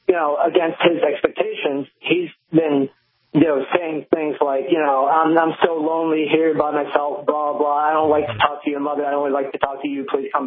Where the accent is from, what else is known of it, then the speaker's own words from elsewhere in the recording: Chicago, Illinois, United States; now in Indiana, United States; I grew up in Chicago, but I live in Indiana now